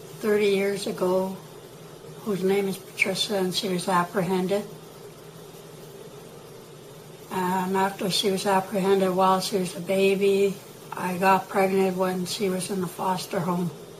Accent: Kitkatla, British Columbia, Canada; I'm from Kitkatla, B.C. I am Simshin Nation.

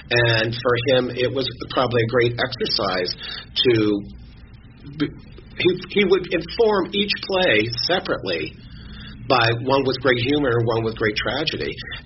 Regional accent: Seattle, Washington, United States; They live in Seattle now, which is my hometown.

